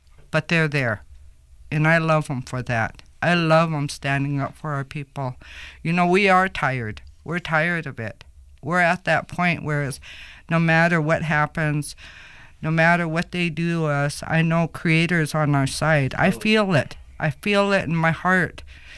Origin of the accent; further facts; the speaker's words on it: Montana, United States; because I'm from Montana, one of the first oil rigs was in 1954, around there. I was like 3 or 4 years old.